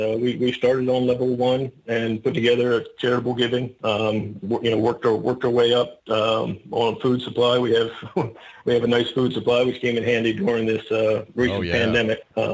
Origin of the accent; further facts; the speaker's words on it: Maryland, United States; now in Delaware, United States; I live in Delaware, pretty close to the beaches. I was originally from Maryland.